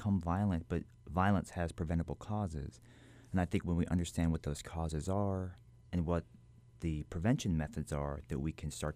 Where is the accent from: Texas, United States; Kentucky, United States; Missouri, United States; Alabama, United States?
Alabama, United States; So my father, he was half white and half black, and my mother's Korean. I grew up in Alabama, and my father was born in 1925.